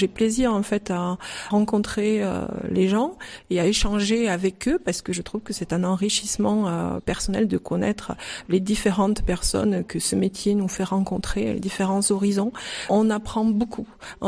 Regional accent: Provence-Alpes-Côte d'Azur, France; moi je suis provençale d'origine, je suis des Bouches-du-Rhône, j'ai encore des attaches là-bas.

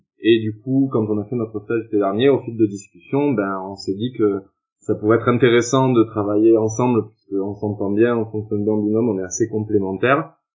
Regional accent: Montauban, Occitanie, France; Ensuite, j'ai monté un club de kayak à Montauban, donc dans le Tarn-et-Garonne, au nord de Toulouse, là d'où je viens.

